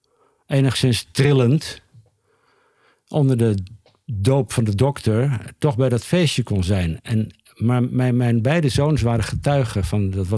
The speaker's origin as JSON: {"language": "Dutch", "town": "Amsterdam", "region": "North Holland", "country": "Netherlands", "said": "Ik kom uit Amsterdam, hè, dus ik wist wel hoe een verslaafde eruit zag."}